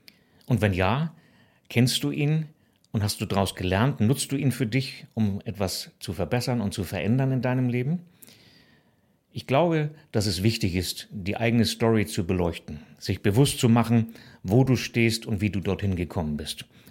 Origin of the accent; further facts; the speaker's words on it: Hamburg, Germany; Ich bin zu Hause in Hamburg aufgewachsen bei meiner Mutter.